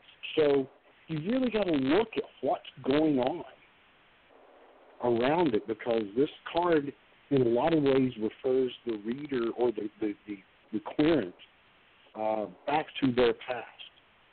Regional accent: the South, United States; you growing up in the city, me growing up in the South.

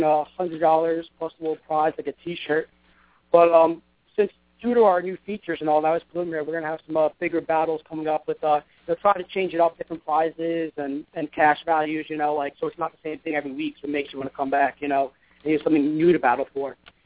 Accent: New Jersey, United States; Yeah, I'm Jersey.

